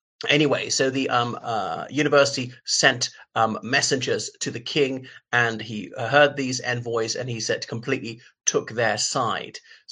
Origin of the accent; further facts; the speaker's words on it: Ireland; o everybody … from Ireland.